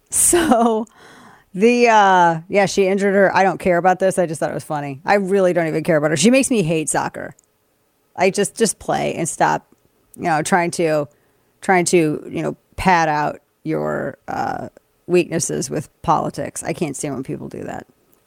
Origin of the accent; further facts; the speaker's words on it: United States; you know, as an American, I don't ever want my country to appear weak because of the optic of our leader.